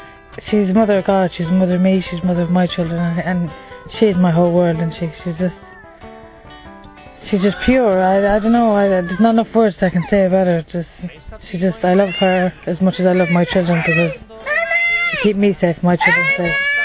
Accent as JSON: {"language": "English", "region": "London", "country": "United Kingdom", "also_born_or_lived": "Wales", "said": "I'm 23. I'm originally from London, but I was born in Wales."}